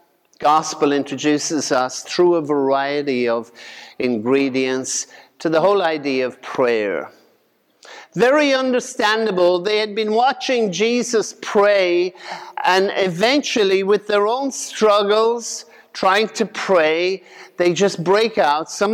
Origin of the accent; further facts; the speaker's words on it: Ireland; When I was growing up in Ireland, seeing it